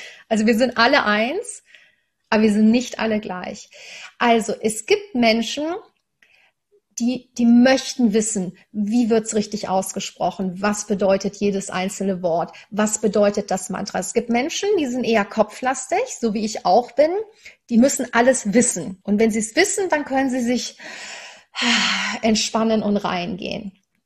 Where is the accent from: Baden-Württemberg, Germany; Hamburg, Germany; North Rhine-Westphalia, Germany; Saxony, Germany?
North Rhine-Westphalia, Germany; Cologne; Ich bin in Köln aufgewachsen, sehr katholisch